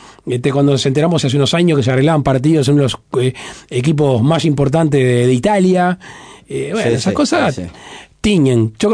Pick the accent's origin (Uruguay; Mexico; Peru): Uruguay; Como uruguayo me parece raro que un candidato firme a presidir una institución con la polenta que venía se baje a pocos días.